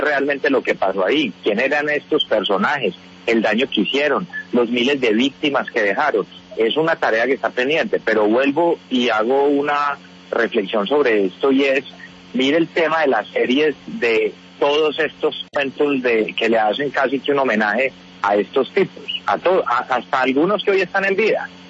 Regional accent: Colombia

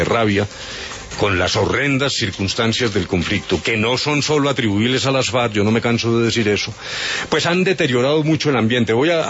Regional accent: Manzanares, Caldas, Colombia; born there; Yo nací en Manzanares, estudié en la universidad pública.

